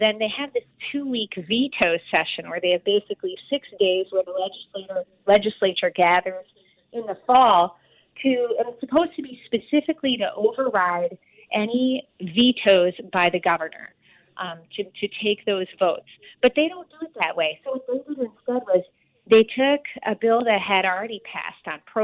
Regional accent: Wisconsin, United States; I'm from Wisconsin. So when I came to Illinois, I was shocked at how things are done here.

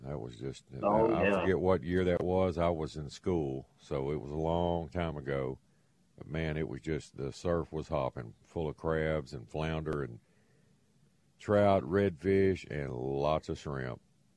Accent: Dallas, Texas, United States; I was just heard lingo from growing up in Dallas up there.

